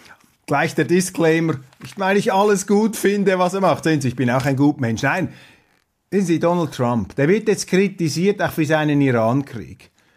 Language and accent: German; Switzerland; Das dürfen wir uns als Schweizer nicht bieten lassen, sage ich Ihnen.